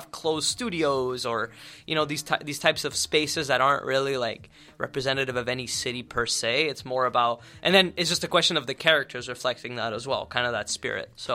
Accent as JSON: {"language": "English", "town": "Laval", "region": "Quebec", "country": "Canada", "said": "like I said, I'm from Laval, but I have to be honest when I say the original idea isn't like myself."}